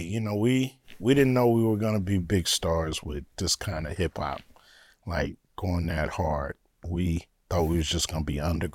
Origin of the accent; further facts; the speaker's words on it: Los Angeles, California, United States; Know, I'm from L.A. They from Compton. Uh-huh. I'm from South Central.